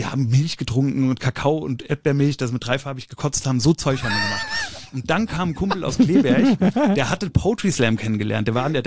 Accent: Gambach, Hesse, Germany; Ich komme ja aus Gambach.

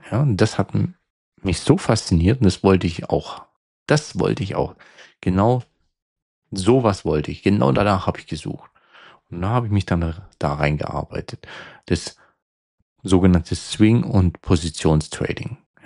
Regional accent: Germany; Und das als für mich als Deutscher mit Sicherheitsdenken war das ein Unding.

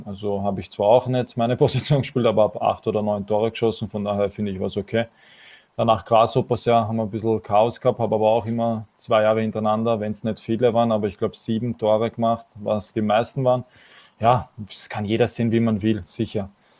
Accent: Austria

